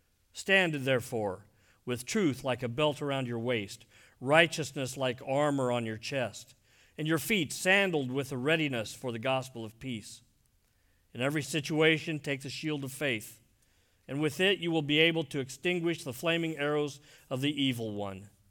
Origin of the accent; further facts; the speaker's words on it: Iowa, United States; We put in the Des Moines River at Des Moines. I was raised in Iowa.